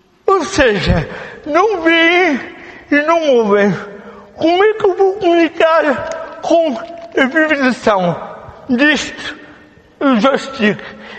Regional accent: Viseu, Portugal; now in Lisbon, Portugal; eu, cidadão de Lisboa, podia votar a Viseu, que é a minha terra natal

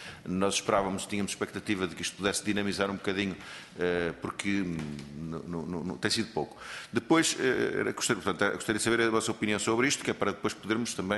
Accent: Ponte de Lima, Viana do Castelo, Portugal; Eu que sou de Ponte Lima

